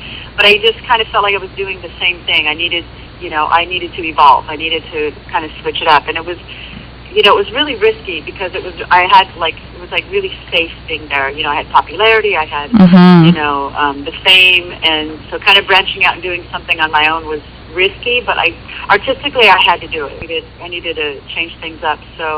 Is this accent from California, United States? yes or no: yes; Los Angeles, California, United States; And, of course, my hometown, Los Angeles